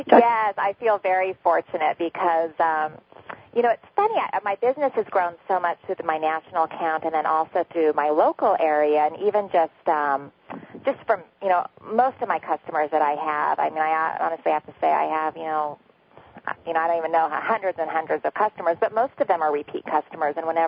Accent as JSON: {"language": "English", "town": "Sherwood", "country": "United States", "tie": "born or raised there", "said": "I've lived in the community that I grew up here in Sherwood. I've lived here for 39 years."}